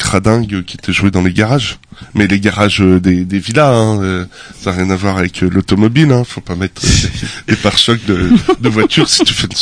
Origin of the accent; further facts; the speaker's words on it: Grand Est, France; Moi, je suis du Grand Est. C'est une région qui s'appelle le Grand Est.